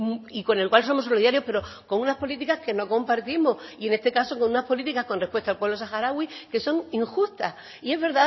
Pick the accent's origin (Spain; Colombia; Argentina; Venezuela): Spain; Andalusia; born there; Nos duele como pueblo canario, yo soy de nacimiento andaluza, también me siento muy ligada